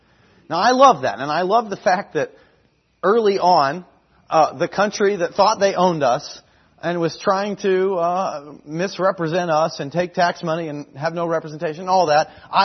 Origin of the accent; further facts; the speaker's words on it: United States; Now, I'm an American as through and through as anybody. I love America.